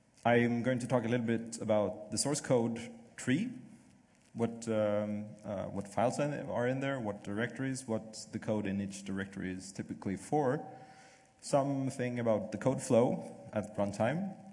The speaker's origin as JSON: {"language": "English", "country": "Sweden", "said": "as you already heard. I'm from Sweden."}